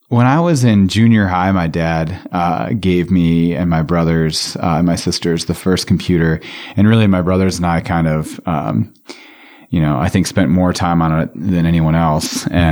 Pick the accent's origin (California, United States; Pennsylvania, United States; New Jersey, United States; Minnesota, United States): Minnesota, United States; Chanhassen; I grew up in Chanhassen, right here in the Twin Cities.